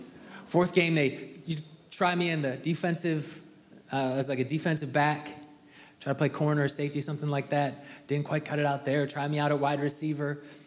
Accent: Milwaukee, Wisconsin, United States; I'm from Milwaukee, Wisconsin.

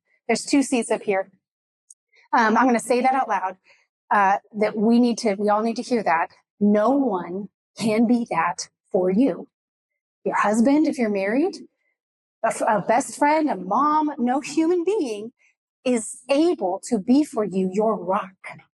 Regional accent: Houston, Texas, United States; now in Dallas, United States; I grew up in Houston. I'm from Houston, moved here in 2011, didn't know many people.

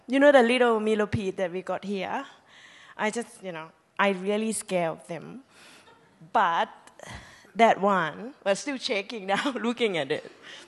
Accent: Thailand; English is a second language; Even though I came from Thailand, but I didn't remember any of those when I was young that I had to face, you know, all those things.

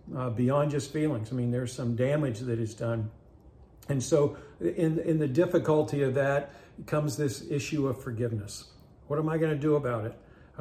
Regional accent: West Virginia, United States; I'm from West Virginia.

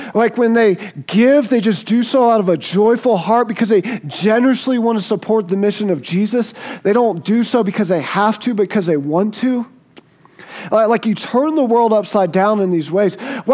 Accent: United States; Like that's what my hometown was. Nothing good comes from Clay County, right?

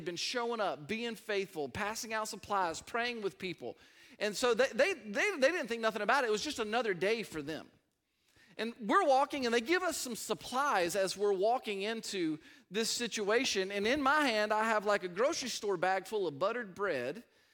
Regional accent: Georgia, United States; I grew up in Decula, Georgia. It wasn't Crackland.

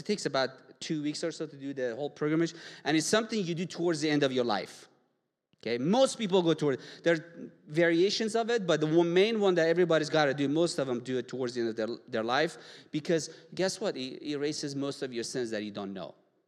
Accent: Iran; I grew up in Iran.

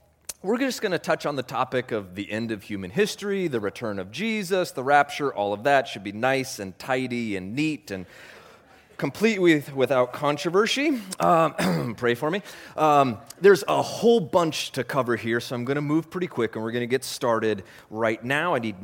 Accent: Alaska, United States; I was born and raised in Alaska, which is great.

